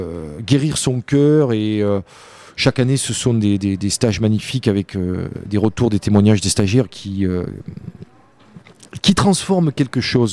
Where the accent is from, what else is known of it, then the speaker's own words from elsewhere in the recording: Provence-Alpes-Côte d'Azur, France; trop bon, trop con, on dit chez nous en Provence.